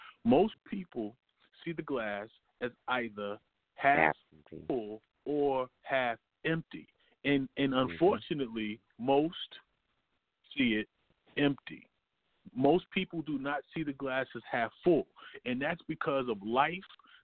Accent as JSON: {"language": "English", "region": "the South", "country": "United States", "said": "so I'm from the South, and that was big in the South."}